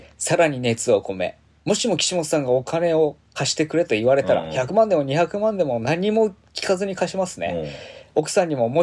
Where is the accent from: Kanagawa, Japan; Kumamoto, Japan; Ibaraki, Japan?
Kumamoto, Japan; 熊本県出身ですね